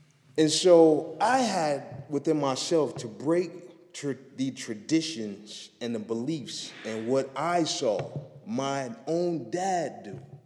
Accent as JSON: {"language": "English", "town": "Buffalo", "region": "New York", "country": "United States", "tie": "born or raised there", "said": "My personal story is I am from Buffalo, New York, born and raised, east side of Buffalo."}